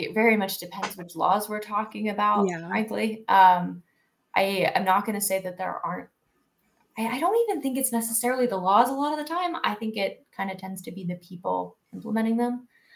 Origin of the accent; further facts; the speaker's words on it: New York, United States; I grew up in New York State.